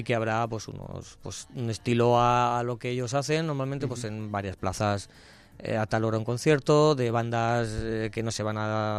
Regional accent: Elche, Valencian Community, Spain; Somos de Elche y que todo el mundo venga a disfrutar.

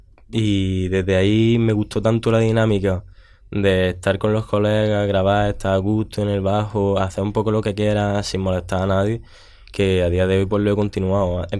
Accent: Santa Fe, Andalusia, Spain; Yo soy de un pueblo de Granada, soy de Santa Fe, que está a unos 15 minutillos de allí de la ciudad. Y yo nací en Granada, me he criado en el pueblo y sigo viviendo allí en el pueblo.

